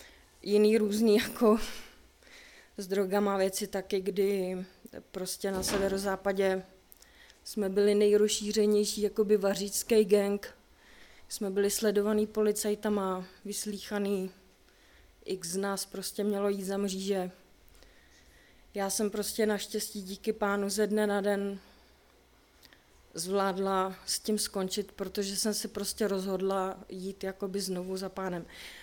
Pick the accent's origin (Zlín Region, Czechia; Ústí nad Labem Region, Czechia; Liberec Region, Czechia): Ústí nad Labem Region, Czechia; Chomutov; já pocházím z Chomutova, kde jsou drsný jakoby drogový gengy.